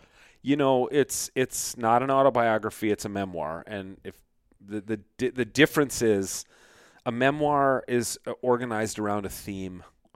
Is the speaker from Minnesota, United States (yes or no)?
yes; Edina, Minnesota, United States; But I grew up just a suburban kid in Edina